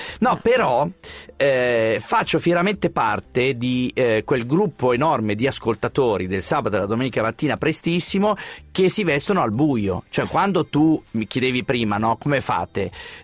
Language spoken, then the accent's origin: Italian; Milan, Lombardy, Italy; Sì, io sono milanese.